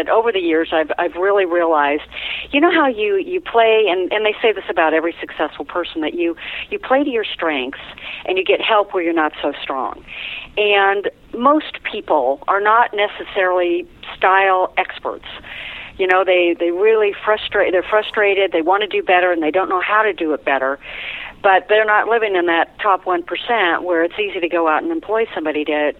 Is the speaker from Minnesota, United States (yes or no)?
no; San Diego, California, United States; now in Dallas, United States; Nope, I'm originally from San Diego.